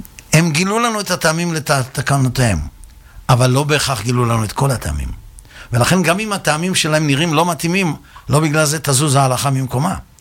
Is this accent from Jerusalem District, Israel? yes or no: no; Netanya, Central District, Israel; also born or lived in Tel Aviv; אני גדלתי בנתניה ולפני כן בתל אביב